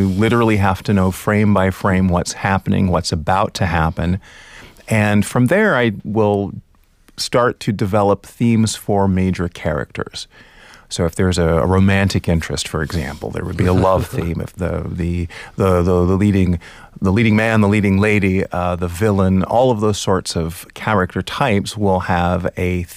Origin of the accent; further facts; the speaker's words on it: Indianapolis, Indiana, United States; it was in a pizza parlor back in Indianapolis. I grew up in Indiana, so that was sort of in my backyard.